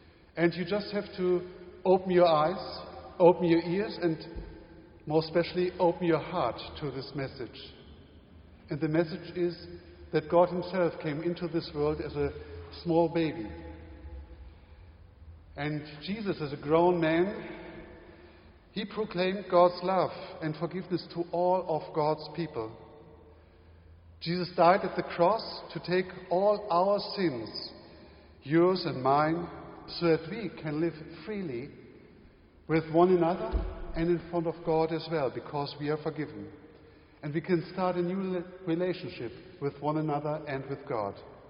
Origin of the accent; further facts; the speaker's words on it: Germany; accent: German; English is a second language; now in United States; had to learn English, and that was quite a challenge. And I think I amused the people quite a lot by my German accent, and it sounded quite funny to them, I think.